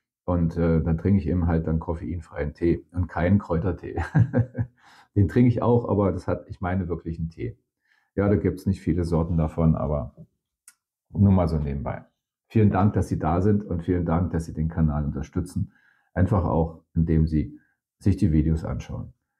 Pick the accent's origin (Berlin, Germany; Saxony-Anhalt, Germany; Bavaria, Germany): Berlin, Germany; also born or lived in Saxony; die Hälfte meiner Familie in Deutschland, die Hälfte meiner Familie in den Niederlanden. Eigentlich ganz einfach. Und von der Sprache her bin ich in Berlin aufgewachsen, bin in Sachsen geboren, das heißt also irgendwie ziemlich viel unterwegs.